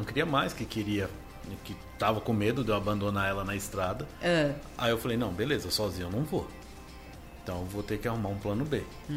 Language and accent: Portuguese; Brasília, Federal District, Brazil; Eu sou natural de Brasília